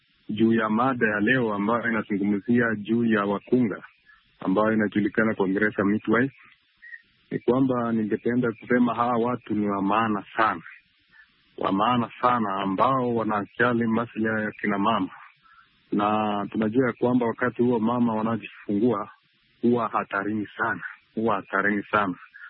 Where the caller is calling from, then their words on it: Eldoret, Uasin Gishu County, Kenya; natoka mji wa Eldoret nchini Kenya.